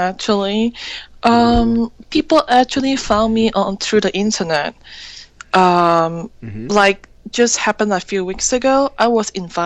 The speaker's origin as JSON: {"language": "English", "country": "Malaysia", "moved": "as an adult", "lives_now": "New York, United States", "said": "So actually, a couple years ago, I flew to New York from Malaysia because I always thought I couldn't fit in back then."}